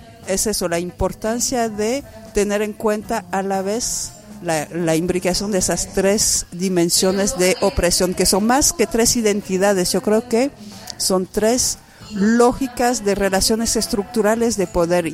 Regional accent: France; Spanish is a second language; Y tampoco me siento muy francesa, pero digamos es un dato objetivo, desgraciadamente.

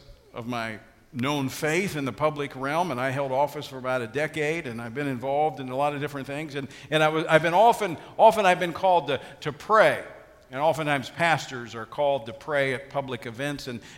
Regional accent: Louisiana, United States; I was talking just a couple of weeks ago with a sheriff in my home state of Louisiana.

